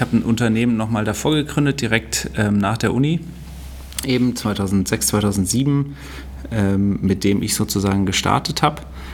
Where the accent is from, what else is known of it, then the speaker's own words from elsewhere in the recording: Saarland, Germany; Also ich bin eigentlich Saarländer